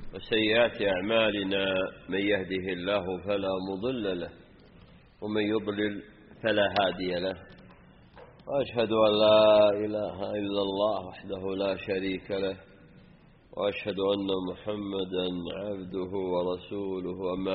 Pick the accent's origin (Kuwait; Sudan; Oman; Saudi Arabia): Saudi Arabia; واعتنت به بلادنا المملكة العربية السعودية